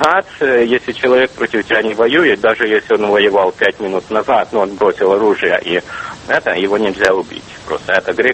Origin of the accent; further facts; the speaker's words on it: Ukraine; now in United States; Ну, я украинец